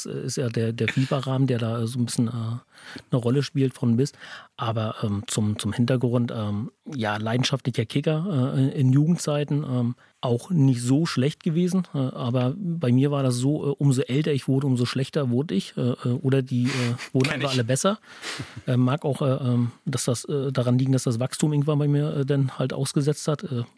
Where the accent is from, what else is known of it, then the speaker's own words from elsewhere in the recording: Teterow, Mecklenburg-Vorpommern, Germany; ich bin gebürtiger Teterower, deswegen kann ich mich fürs Bergringrennen auch begeistern.